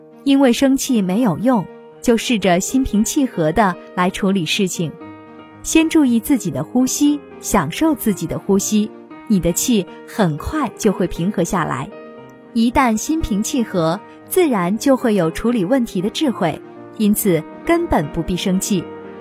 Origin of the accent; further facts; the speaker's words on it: Shanghai, China; also born or lived in Taipei / Tokyo / New York; 我小时候住在上海，后来到了台北、东京、纽约，然后又到过欧洲许多大城市和小乡镇。